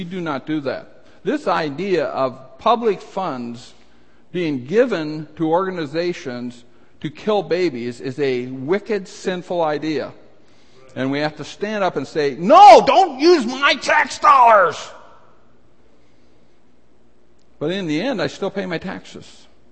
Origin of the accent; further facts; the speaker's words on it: United States; I don't put it in their face all the time that I'm an American